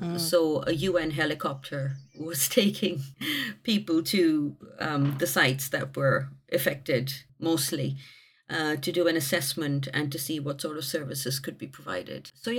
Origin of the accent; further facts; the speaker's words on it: Pakistan; when I grew up in Pakistan, I went to a convent when I was small, so I would be bilingual from the very beginning of my life, so to speak.